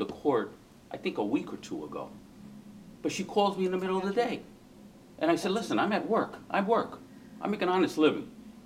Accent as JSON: {"language": "English", "town": "New York City", "region": "New York", "country": "United States", "said": "I'm originally from New York City, and I had an attorney in New York City that represented me in my divorce"}